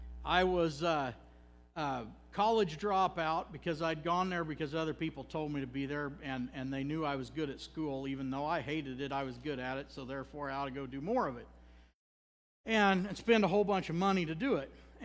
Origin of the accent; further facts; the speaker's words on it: Kansas, United States; I'm from Kansas, the land of sunshine, right?